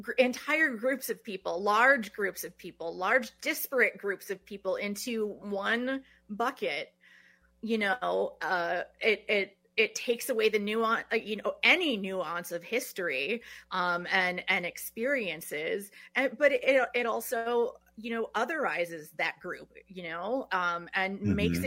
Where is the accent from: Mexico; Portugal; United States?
United States; Madison, Wisconsin; born or raised there